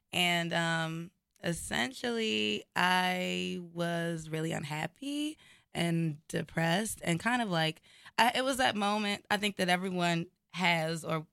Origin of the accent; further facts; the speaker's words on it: Baltimore, Maryland, United States; now in New York, United States; I grew up in Baltimore.